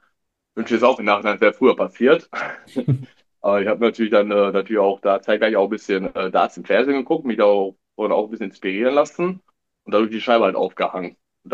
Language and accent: German; Bielefeld, North Rhine-Westphalia, Germany; Ich komme aus Bielefeld, hier wird ja relativ viel E-Dart gespielt